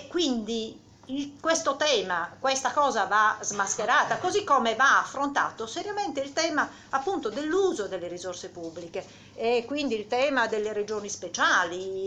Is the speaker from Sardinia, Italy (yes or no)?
yes; Sardinia, Italy; anche la mia comunità montana, quella del mio paese in Sardegna, ha un sacco di comuni che sono su mare